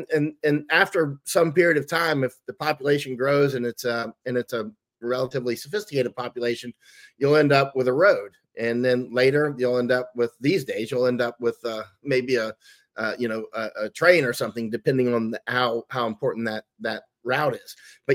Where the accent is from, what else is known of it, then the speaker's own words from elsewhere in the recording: Florida, United States; I grew up in Florida too.